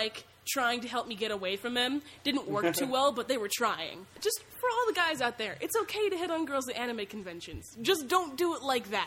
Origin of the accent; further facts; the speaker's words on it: Ohio, United States; I was at a convention in Ohio because I'm from Ohio, and it's relatively small.